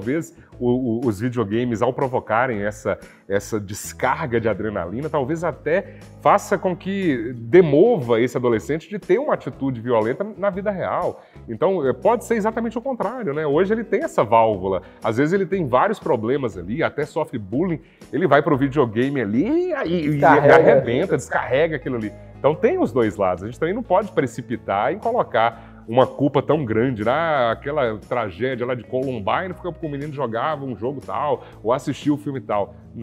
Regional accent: Serranópolis, Goiás, Brazil; Antigamente, quando eu era criança, adolescente, lá em Serranópolis, eu ouvia uma rádio que era extraordinária

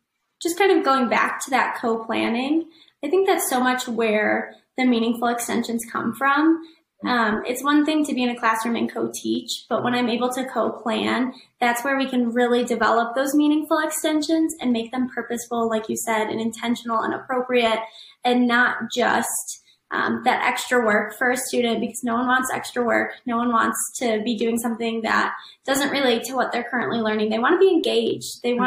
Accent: Illinois, United States; I myself, as a child, was a gifted child. I grew up in Illinois, and at the time, there wasn't anything specific for gifted children.

